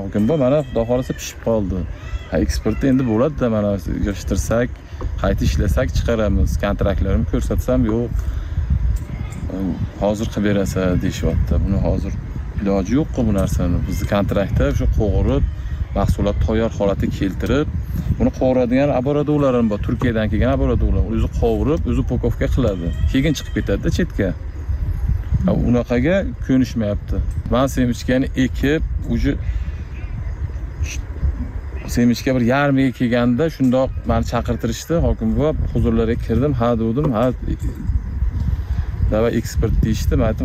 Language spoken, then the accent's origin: Uzbek; Chust, Namangan Region, Uzbekistan; born there; Men Namangan viloyat Chust tumanida tug'ilganman o'zim. 2019 yildan Qashqadaryo viloyatiga kelib, tadbirkorlik bilan shug'ullanaman